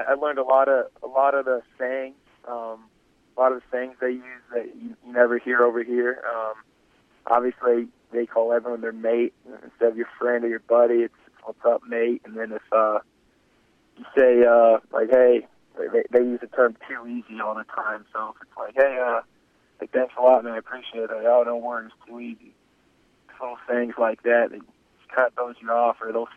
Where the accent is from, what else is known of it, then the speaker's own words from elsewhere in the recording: United States; accent: American; I think I did a pretty decent job of hiding my American accent towards the end of the trip.